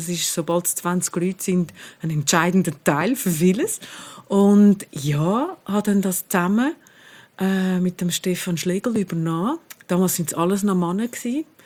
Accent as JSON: {"language": "German", "region": "Zurich", "country": "Switzerland", "tie": "born or raised there", "said": "ich bin hier in Zürich aufgewachsen, in der Schule, in Oberstrasse. Und habe auch hier in Zürich studiert, also Linguistik und Publizistik."}